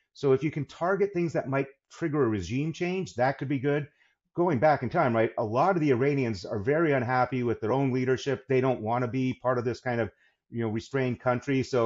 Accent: Canada; In fact, the running joke is I'm the token pacifist being Canadian

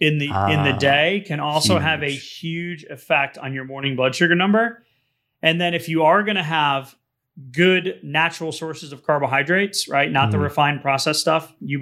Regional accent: New England, United States; You know what's crazy, man, is growing up in New England, and I'll keep this really brief, but it was an old house, right?

